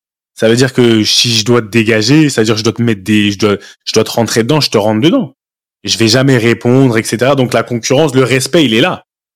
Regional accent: Île-de-France, France; on a grandi en région parisienne, on a grandi en France, en région parisienne

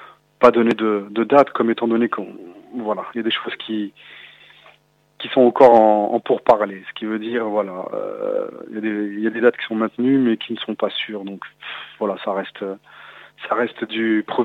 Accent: France; born there; moi, je suis d'origine portugaise, je suis né en France, mais mes parents sont les deux portugais. A minha mãe é de Espinho e o meu pai de Guarda.

